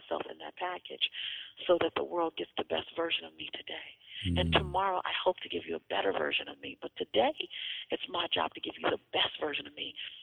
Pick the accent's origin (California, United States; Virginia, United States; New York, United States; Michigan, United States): California, United States; Los Angeles; I love that I come from Los Angeles.